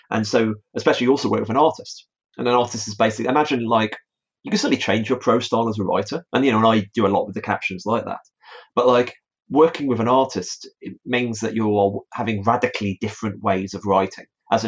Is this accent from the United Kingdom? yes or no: yes; Stafford, West Midlands, United Kingdom; Like Stephanie, when she draws my hometown of Stafford and she makes it look like the most beautiful place on earth